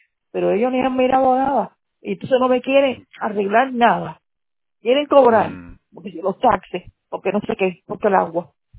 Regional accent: Cuba; moved away; Mi hermana, mi familia, mi sobrino, que yo vine de Cuba y ellos sí están aquí hace muchos años

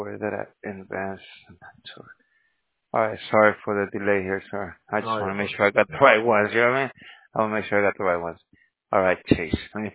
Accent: California, United States; I'm from California, and Bank of America is like the liquor store around the corner.

